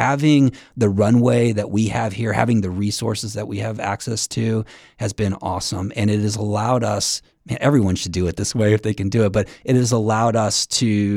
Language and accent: English; Florida, United States; moved away as an adult; now in San Diego, United States; Well, moving to San Diego at first was a little bit of a challenge. I come from Florida, a no income state.